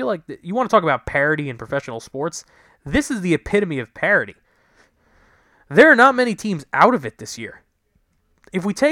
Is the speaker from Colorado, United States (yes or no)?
no; New York, United States; And trust me, I know. As a New Yorker, we're always looking to blame someone.